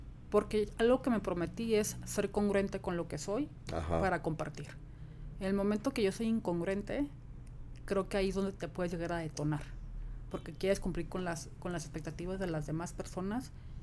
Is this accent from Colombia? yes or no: no; Mexicali, Baja California, Mexico; y pues en mi tierra, con Mexicali